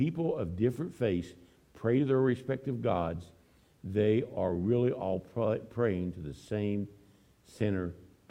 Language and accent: English; Kentucky, United States; Again, I come from Eastern Kentucky, and there were a lot of don'ts.